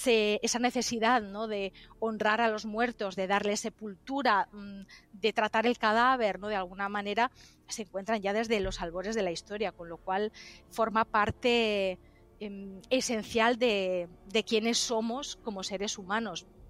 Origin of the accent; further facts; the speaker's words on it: Galicia, Spain; mi pueblo de Galicia, en el que crecí, en el que me crié